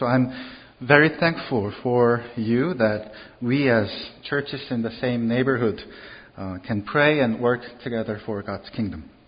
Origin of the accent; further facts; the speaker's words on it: South Korea; English is a second language; now in New Westminster, Canada; I'm originally from South Korea.